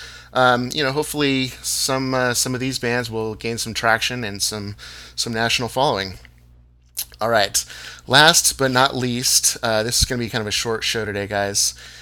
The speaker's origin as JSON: {"language": "English", "town": "Merced", "region": "California", "country": "United States", "tie": "born or raised there", "said": "I grew up in a small town called Merced that even some people here in the Bay Area don't really know where Merced is. It's halfway between Modesto and Fresno"}